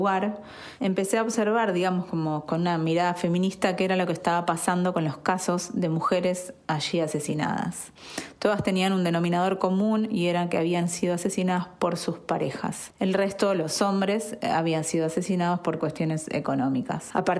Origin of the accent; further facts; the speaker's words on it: Argentina; soy fotógrafa argentina